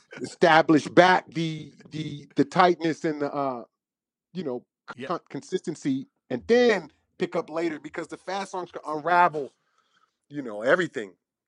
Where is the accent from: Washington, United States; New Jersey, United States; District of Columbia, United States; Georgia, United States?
District of Columbia, United States; Washington; I had to go somewhere. I'm from Southeast DC, from the hood.